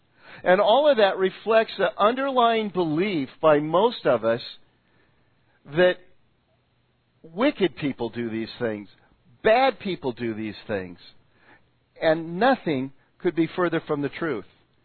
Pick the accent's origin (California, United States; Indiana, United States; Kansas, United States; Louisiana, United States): California, United States; Hacienda Heights; That's where I grew up in Hacienda Heights.